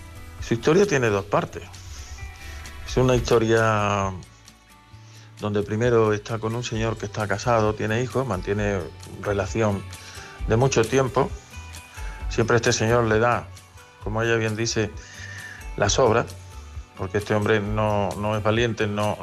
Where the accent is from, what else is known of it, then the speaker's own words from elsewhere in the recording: Carmona, Andalusia, Spain; soy de Carmona.